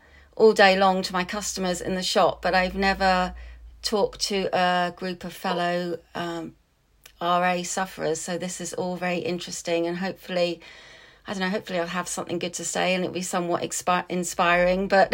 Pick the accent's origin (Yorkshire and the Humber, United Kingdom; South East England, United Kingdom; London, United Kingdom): London, United Kingdom; I grew up in London. I've always been really outdoorsy.